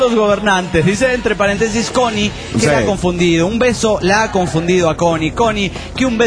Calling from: San Luis, Argentina; also born or lived in Buenos Aires; de San Luis, República Argentina.

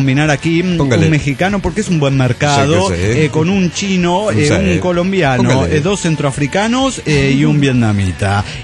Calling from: Buenos Aires, Argentina; de Buenos Aires, Argentina.

